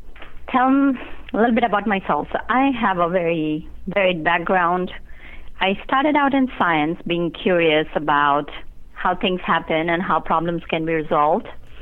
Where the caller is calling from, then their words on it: Raleigh-Durham, North Carolina, United States; I'm calling from North Carolina.